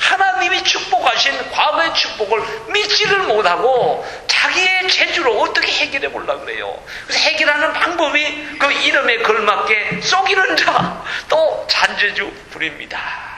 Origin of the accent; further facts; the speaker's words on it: South Korea; 한국에서 난 이제 어릴 적부터 이 모래밭에서 자라갖고 강가에 자라서 동네에서 실험 잘했습니다